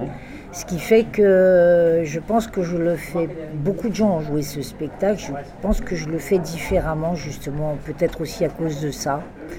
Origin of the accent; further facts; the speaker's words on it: Corsica, France; il y en a qui ont réservé parce que je suis corse.